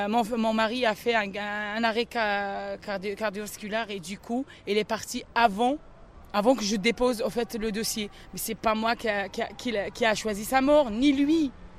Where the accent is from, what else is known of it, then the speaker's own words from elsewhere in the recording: Haguenau, Grand Est, France; je suis du côté du Bas-Rhin. Je suis de Strasbourg, et plus exactement dans la deuxième ville du Bas-Rhin, qui est Haguenau